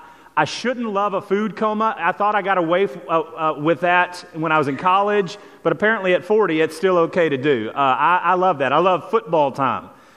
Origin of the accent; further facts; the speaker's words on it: Lubbock, Texas, United States; Again, I know that I'm from Lubbock and it's flat and I'm supposed to love the mountains